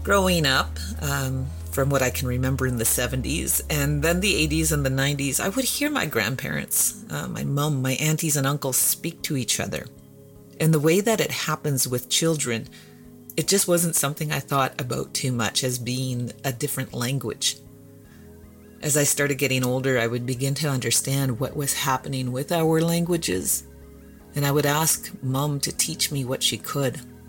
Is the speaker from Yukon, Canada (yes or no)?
yes; Yukon, Canada; I was born and raised on Da Kei, our ancestral lands, blessed with a big family, steeped in language and culture.